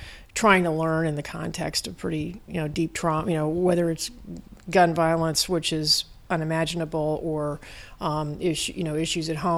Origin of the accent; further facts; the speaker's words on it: Chicago, Illinois, United States; I mean, I'm from Chicago, and I was on the Chicago Public School Board for 2 years